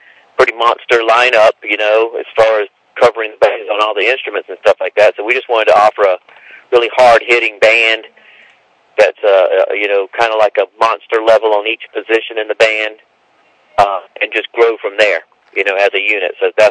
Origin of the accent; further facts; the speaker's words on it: South Carolina, United States; I mean, you know, I'm from South Carolina.